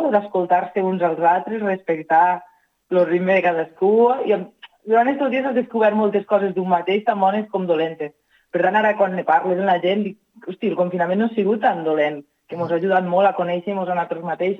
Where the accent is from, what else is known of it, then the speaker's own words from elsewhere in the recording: Xerta, Catalonia, Spain; jo com vinc lluny del meu poble de Xerta